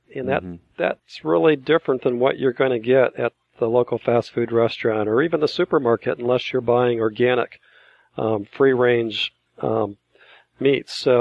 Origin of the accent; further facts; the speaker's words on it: United States; As I'm from European descent and grew up used to this way of thinking that all I could pretty much take over the land and use it for my own resources. But as Americans, we have developed this incredible greed.